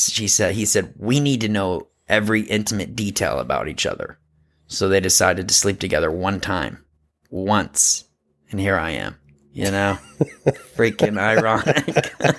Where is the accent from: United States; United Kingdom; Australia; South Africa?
United States; Well, I'm from the States. I'm from America, man, where we have paved roads.